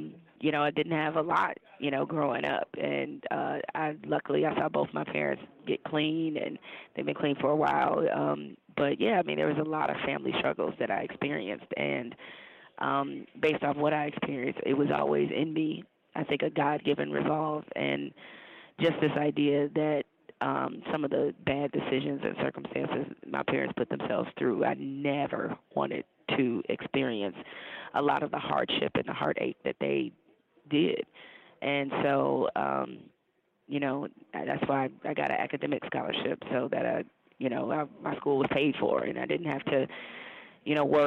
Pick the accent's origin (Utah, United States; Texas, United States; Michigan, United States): Michigan, United States; Detroit; I mean, I grew up in Detroit.